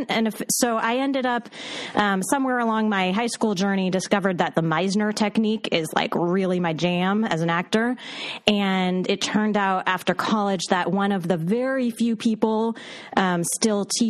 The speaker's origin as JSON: {"language": "English", "region": "California", "country": "United States", "tie": "born or raised there", "said": "Yeah. Yeah. Bay Area."}